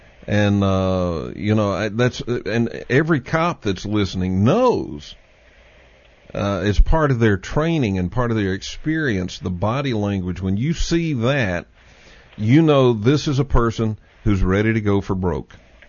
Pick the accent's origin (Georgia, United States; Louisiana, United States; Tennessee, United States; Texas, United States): Texas, United States; accent: Texas; Everyone listening to me can hear Texas in my accent. I can't.